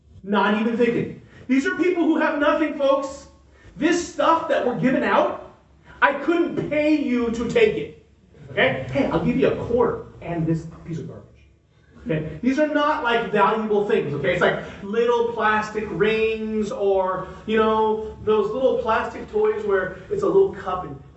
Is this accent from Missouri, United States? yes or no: no; Los Angeles, California, United States; I grew up in Los Angeles.